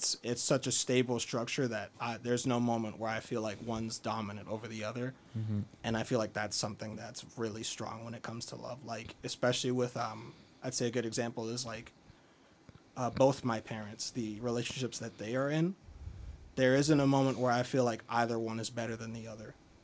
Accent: New England, United States; Dude, I'm from New England, so like, you know, I'm on a root for like home team, dude.

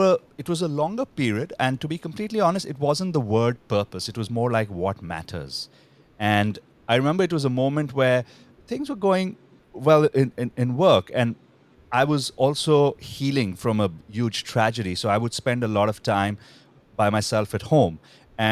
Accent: India; So I grew up in India, and in business school in India, honestly, I wasn't very sure what I wanted to do.

